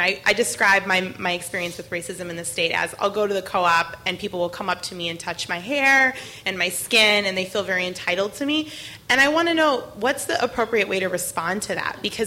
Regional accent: Minnesota, United States; So I'm a Minnesotan.

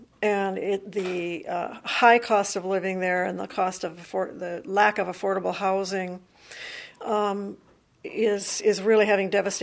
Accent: Iowa, United States; born there; I was born in Iowa.

